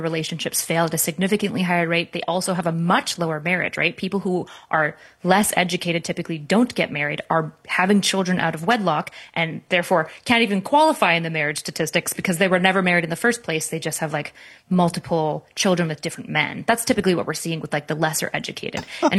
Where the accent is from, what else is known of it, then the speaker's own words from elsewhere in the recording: Canada; As a Canadian, If I get